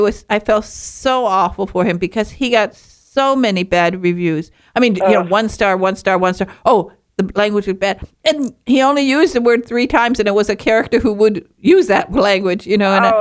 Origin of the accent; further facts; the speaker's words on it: Michigan, United States; Yeah, I come from Northern Michigan. And and so that was a favorite pie up there because of course we grew the most wonderful strawberries.